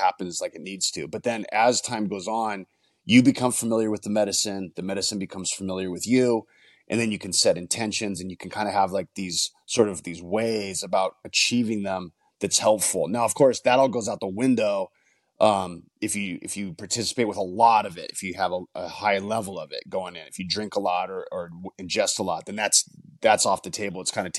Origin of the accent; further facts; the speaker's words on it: Los Angeles, California, United States; So I'm from Los Angeles. I'm a fourth generation LA guy, which is unheard of these days.